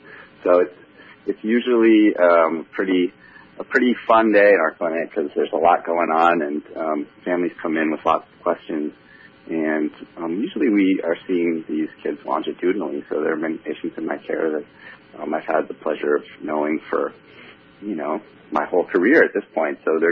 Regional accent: North Dakota, United States; Yeah, well, I grew up in North Dakota, and my dad worked for the phone company

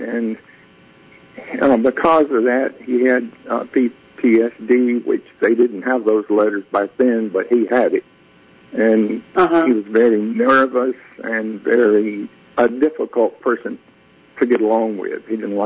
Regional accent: Center, Alabama, United States; also born or lived in Gadsden; We went back to home in Center. I grew up in Center, Alabama, just a little town at the foot of the Blue Ridge Mountains.

